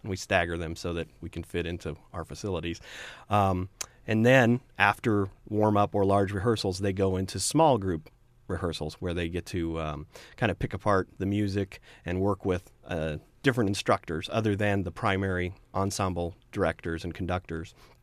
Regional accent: Centralia, Illinois, United States; I came from Centralia, Illinois, down southern part of the state

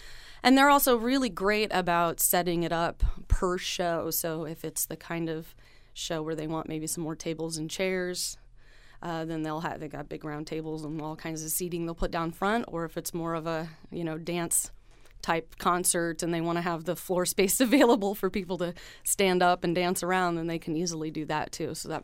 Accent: Springfield, Illinois, United States; now in Bloomington, United States; I actually live in Bloomington, Illinois now. I'm originally from the Springfield area, but I've been living in Bloomington for probably 10 years now at least.

